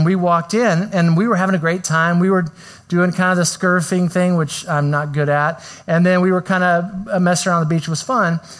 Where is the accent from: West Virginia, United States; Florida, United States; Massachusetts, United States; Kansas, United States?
Kansas, United States; Topeka; now in Yukon, United States; I grew up in Topeka, Kansas before I moved to the big metropolis of Yukon, Oklahoma.